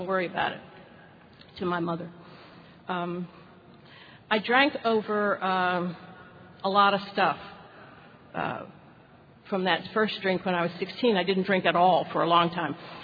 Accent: Washington, District of Columbia, United States; I grew up in D.C. I loved calling D.C. my hometown, but I wasn't born there. However, I was raised with natives.

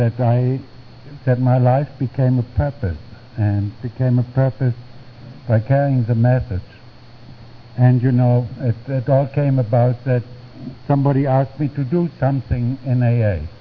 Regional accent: Berlin, Germany; moved away as an adult; also born or lived in Frankfurt; I sobered up in Frankfurt, Germany, but that's not my hometown. My hometown is Berlin, and there I was born and raised.

